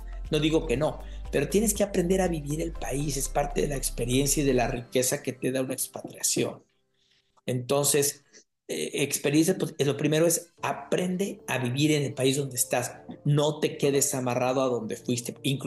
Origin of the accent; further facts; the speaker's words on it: Mexico; lo que sí es importante es que yo nunca dejé de estar con el vínculo en mi país. Eso sí es importante. Yo dos veces al año, por lo menos, mi familia venía a México, en diciembre y en verano, siempre.